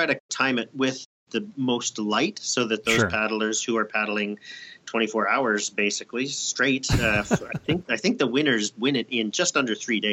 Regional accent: Ontario, Canada; moved away as an adult; also born or lived in Yukon; when I grew up in Ontario back east, just up above New York State

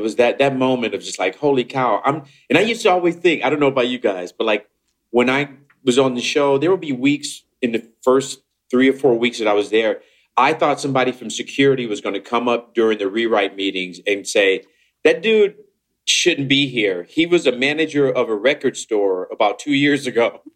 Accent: Chicago, Illinois, United States; And I was this nerd from Chicago who would, you know, it was insane to me

